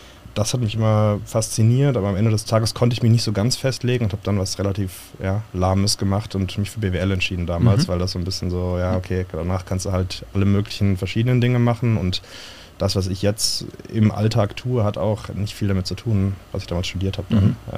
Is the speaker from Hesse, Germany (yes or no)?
yes; Frankfurt, Hesse, Germany; Ja, also ich bin im Frankfurter Raum aufgewachsen, Frankfurt am Main, nicht an der Oder.